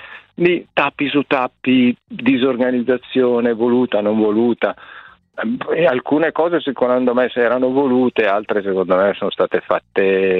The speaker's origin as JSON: {"language": "Italian", "town": "Milan", "region": "Lombardy", "country": "Italy", "tie": "born there", "said": "Anch'io arrivo dalla Brianza, sono nato a Milano"}